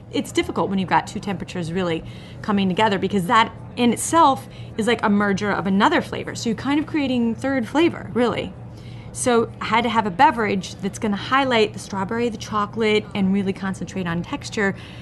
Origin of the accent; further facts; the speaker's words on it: Chicago, Illinois, United States; now in Louisiana, United States; Yeah, it's crazy to us because, you know, we're both from Chicago.